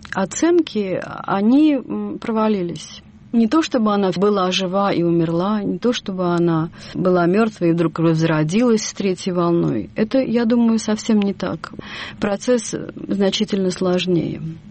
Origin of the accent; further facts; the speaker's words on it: Saint Petersburg, Russia; я родилась в Питере и жила в Ленинграде.